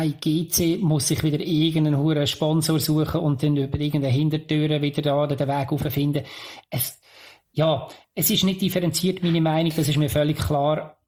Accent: Lucerne, Switzerland; wir haben das als Luzerner mehr als einmal erlebt

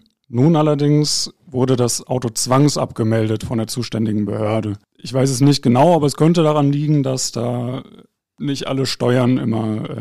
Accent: Hattingen, North Rhine-Westphalia, Germany; also born or lived in Heide; now in Bochum, Germany; Ich wohne in Bochum, ich komme ursprünglich aber aus Hattingen. Jetzt habe ich zuletzt 5 Jahre in Schleswig-Holstein, in Heide gewohnt

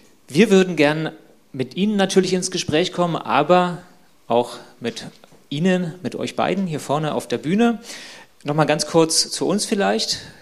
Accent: Stendal, Saxony-Anhalt, Germany; born there; Guten Abend hier in der kleinen Markthalle in Stendal, meinem Geburtsort übrigens.

